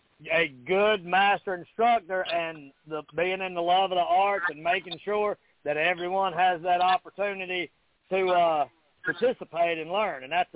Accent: Mount Airy, North Carolina, United States; also born or lived in Virginia; So I come up through North Carolina, which is, you know, where I grew up there in Mount Airy, North Carolina, in the Blue Ridge Mountains. And then, you know, later on moved to Virginia right there.

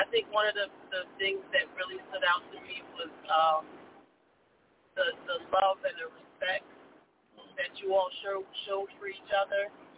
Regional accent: Canada; that's something that I'm used to from back when I grew up in Canada.

